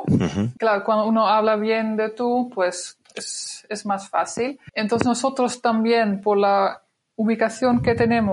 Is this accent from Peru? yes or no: no; Netherlands; Spanish is a second language; now in Spain; Como yo soy holandés es muy más fácil.